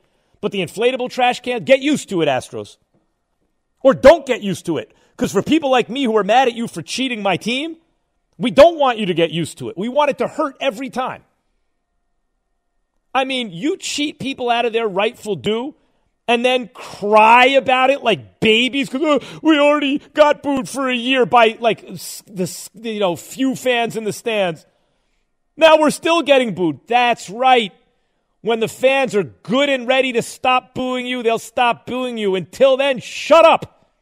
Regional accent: New York City, New York, United States; I grew up downtown in Greenwich Village, so I give you some burn.

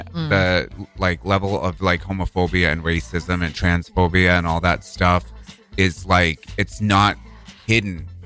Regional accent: Boston, Massachusetts, United States; accent: Boston; I grew up in Boston. I hated that word because it was like with a Boston accent.

